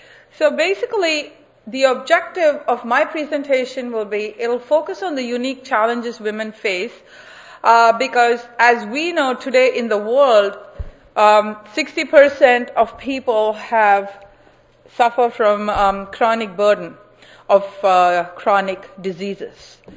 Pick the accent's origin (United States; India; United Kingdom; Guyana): India; I remember growing up in India